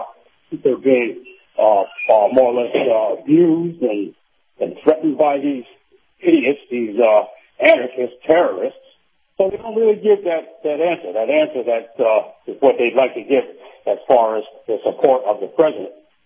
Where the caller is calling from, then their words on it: Saratoga Springs, New York, United States; in Saratoga Springs.